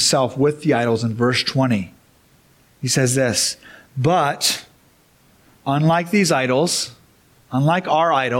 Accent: Japan; so I grew up in Japan where they had idols that were carved out of stones.

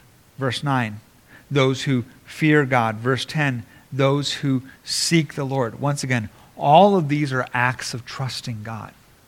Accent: Japan; One of my favorite meals, I grew up in Japan, and one of my favorite meals is Japanese yakiniku.

